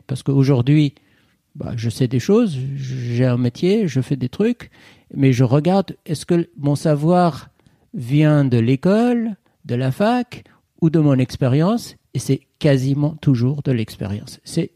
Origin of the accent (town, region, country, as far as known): Tehran, Tehran Province, Iran; born or raised there